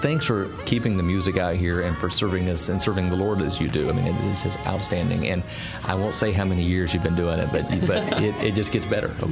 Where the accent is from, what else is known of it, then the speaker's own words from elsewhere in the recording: Georgia, United States; because I grew up in Georgia